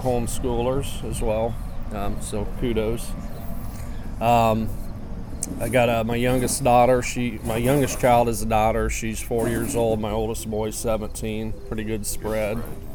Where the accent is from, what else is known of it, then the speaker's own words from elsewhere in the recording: Alexandria, Indiana, United States; I'm from Central Indiana. Most of you probably don't know Alexandria, but I'm just outside of Alexandria.